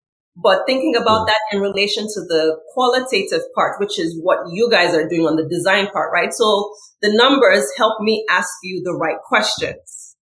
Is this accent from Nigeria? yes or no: yes; Nigeria; moved away as an adult; I came from Nigeria to go to college here.